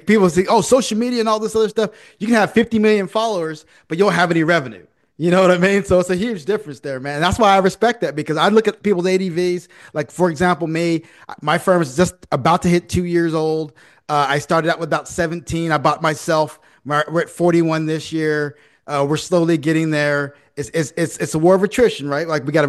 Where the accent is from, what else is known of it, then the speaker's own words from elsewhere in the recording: Texas, United States; I'm from the Dallas-Fort Worth area